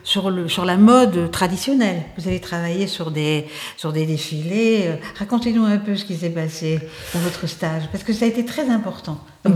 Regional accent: Brussels, Belgium; Moi, je suis bruxelloise, alors je suis plus orgueilleuse.

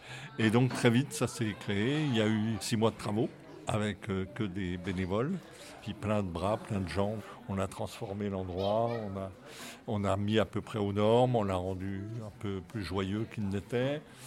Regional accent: Paris, Île-de-France, France; Moi je suis un parisien repenti et j'ai découvert ce bourg qui est plein de vie, qui est plein d'histoires.

